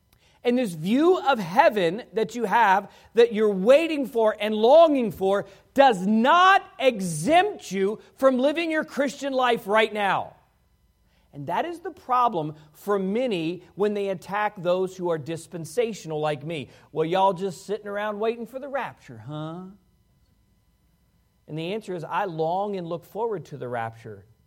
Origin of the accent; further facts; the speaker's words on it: Washington, D.C. area, United States; I grew up outside of Washington, D.C.